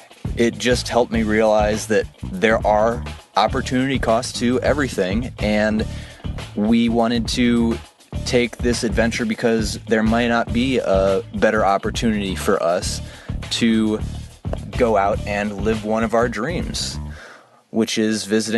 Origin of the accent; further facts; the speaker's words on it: St. Louis, Missouri, United States; I'm from St. Louis, Missouri.